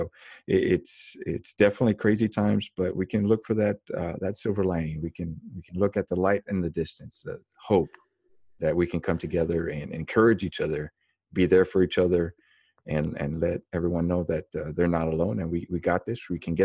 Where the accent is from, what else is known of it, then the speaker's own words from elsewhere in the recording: Texas, United States; Well, it's in the valley, is what it's called. But there's McAllen, Brownsville